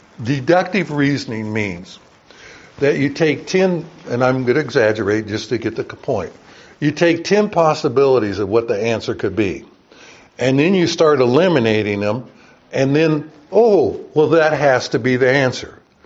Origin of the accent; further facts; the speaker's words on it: Junction City, Oregon, United States; When I was growing up in the 50s and 60s, Abby reminded me last week that I grew up in Junction City before I-5 was put in.